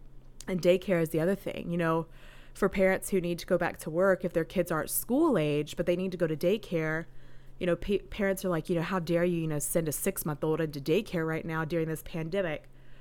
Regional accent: Chattanooga, Tennessee, United States; But back in my hometown in Chattanooga, in Tennessee

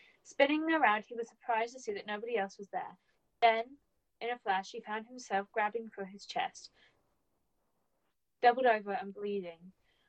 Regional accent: United Kingdom; I might be saying that wrong, which I apologise for, because I'm British

